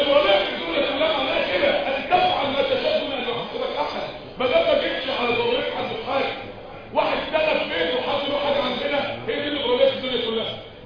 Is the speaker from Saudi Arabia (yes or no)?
no; Egypt; يجوا يقضوا شهر العسل عندنا في مصر في بورتو مارينا؟